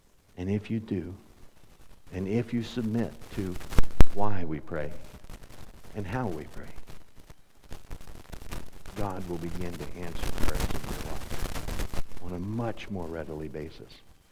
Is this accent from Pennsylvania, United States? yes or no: yes; Glen Rock, Pennsylvania, United States; from Glen Rock, Pennsylvania.